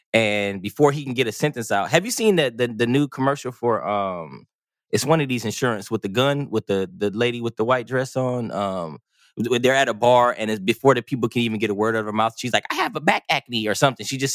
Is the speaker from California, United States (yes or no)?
yes; California, United States; but I'm from California and we in the South.